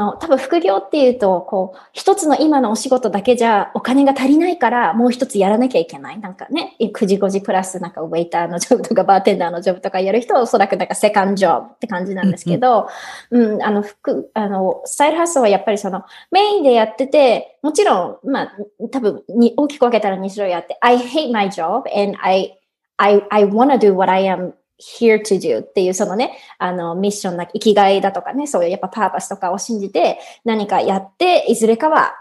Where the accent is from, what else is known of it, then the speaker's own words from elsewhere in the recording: Yokohama, Kanagawa, Japan; now in United States; 私は今カリフォルニアに住んでいて、出身は日本の横浜なんですね。